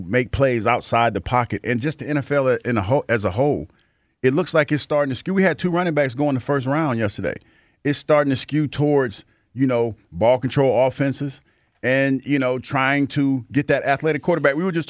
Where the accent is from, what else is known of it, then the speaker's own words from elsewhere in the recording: Mansfield, Ohio, United States; I had a friend of mine, Clay Caudill, he's from Mansfield, my hometown